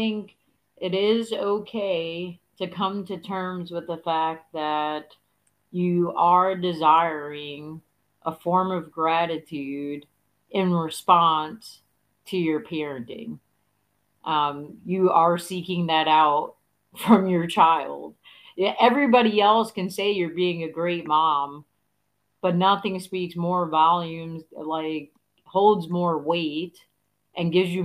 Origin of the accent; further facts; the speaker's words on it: New York City, New York, United States; moved away as an adult; I'm originally from New York City, and I never grew up around New York City kids that said, yes, ma'am, no, sir, to their mom and dad